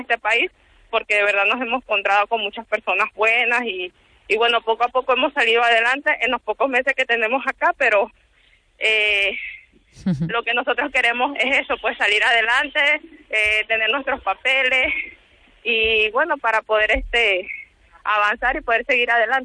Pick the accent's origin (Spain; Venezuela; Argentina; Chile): Venezuela; moved away as an adult; yo que vengo de Venezuela, obviamente muchos saben la situación en la que está el país. Yo tuve que emigrar a la edad de 22 años